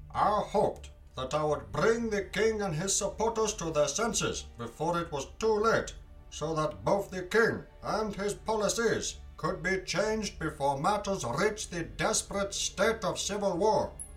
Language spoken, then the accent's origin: English; Mthatha, Eastern Cape, South Africa; born there; I was born in Umtata many, many years ago.